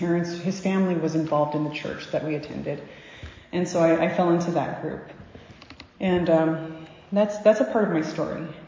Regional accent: Pasadena, California, United States; I am from Pasadena. I have a home group there.

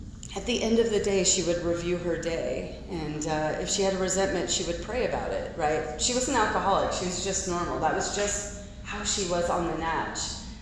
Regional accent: Los Angeles, California, United States; born there; I was born in Los Angeles, raised by really fantastic parents.

